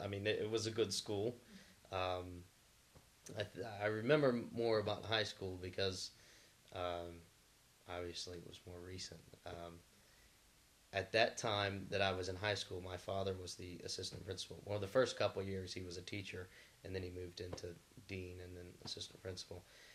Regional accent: Roswell, United States; All the schools that I went to, obviously, were in Roswe

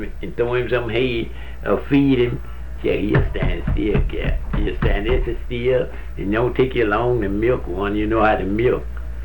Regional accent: Mississippi, United States; Why I was born and raised on Lake Mary.

